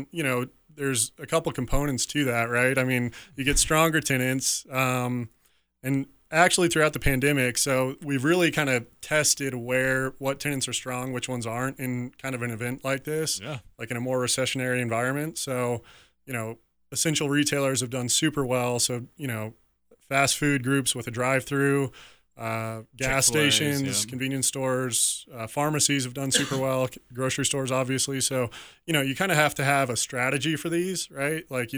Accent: Colorado Springs, Colorado, United States; And born and raised in Colorado Springs here, so pretty passionate about the Springs.

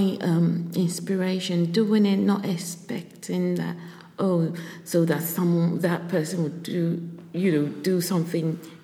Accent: Ghana; So my life in Ghana was not rosy at all.

